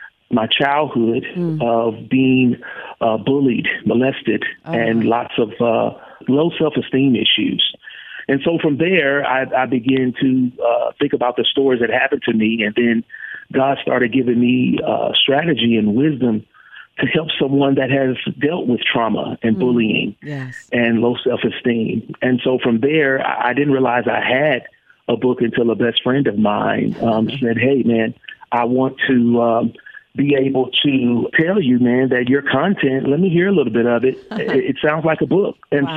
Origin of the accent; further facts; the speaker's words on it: Fort Wayne, Indiana, United States; So I'm glad to be back in my home state and hometown, Fort Wayne, Indiana.